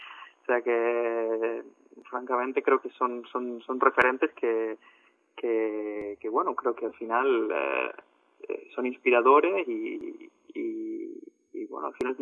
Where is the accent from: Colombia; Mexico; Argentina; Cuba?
Argentina; accent: Argentine; now in Spain; por mi acento, como habrás descubierto, soy argentino, pero llevo viviendo en Cataluña como 20 años. Y cuando me volví a Argentina en 2015, estuve viviendo un año allí